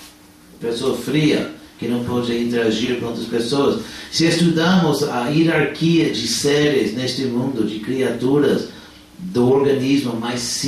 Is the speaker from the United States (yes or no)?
yes; Los Angeles, California, United States; now in Brazil; na minha cidade natal, Los Angeles